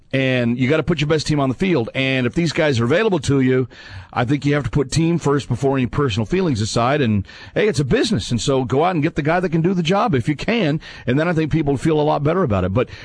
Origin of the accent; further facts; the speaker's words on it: Fort Worth, Texas, United States; Adam, you're holding down the fort in the fort, my hometown.